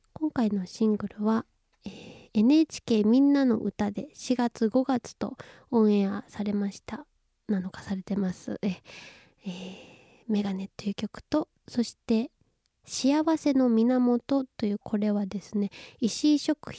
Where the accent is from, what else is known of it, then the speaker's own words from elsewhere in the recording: Nerima, Tokyo, Japan; also born or lived in Ehime; 愛媛生まれ、東京の練馬育ち、シンガーソングライターの